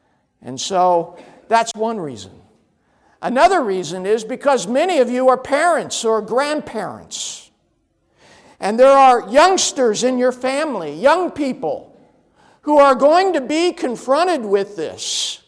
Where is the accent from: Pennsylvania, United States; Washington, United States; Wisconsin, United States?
Washington, United States; also born or lived in California; my home state of Washington State and the Pacific Northwest, and subsequently other states like my other home state, California